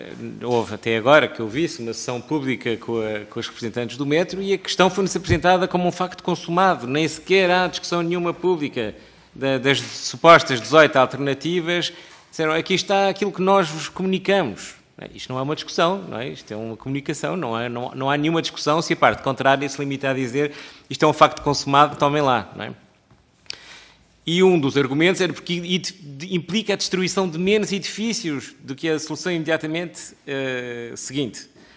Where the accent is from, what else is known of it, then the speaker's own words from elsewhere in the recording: Lisbon, Portugal; Eu sou natural da Freguesia da Estrela, portanto